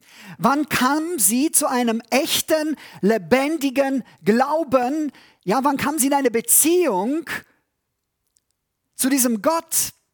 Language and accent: German; Transylvania, Romania; In Siebenbürgen, von wo ich herkomme